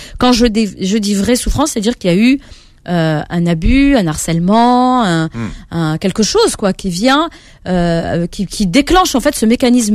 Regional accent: Corsica, France; moi, je suis corse, d'origine marocaine et corse

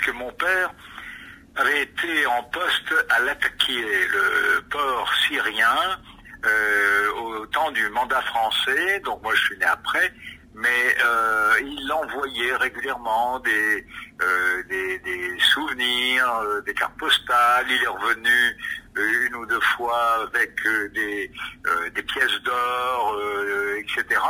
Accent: Casablanca, Casablanca-Settat, Morocco; born there; Je suis né à Casablanca, au Maroc, donc dans un pays qui était un mélange des cultures.

